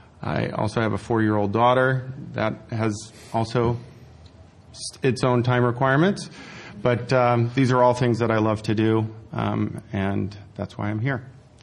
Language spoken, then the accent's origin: English; Michigan, United States; I grew up in Michigan and went to school out there and got what I call an informal degree in drinking beer.